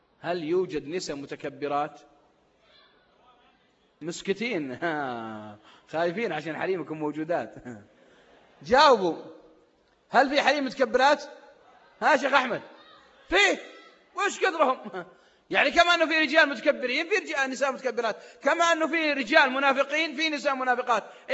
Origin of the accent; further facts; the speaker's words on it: Saudi Arabia